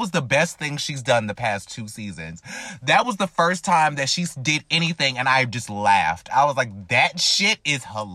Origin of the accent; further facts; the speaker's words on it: North Carolina, United States; now in Alabama, United States; No, I'm from North Carolina.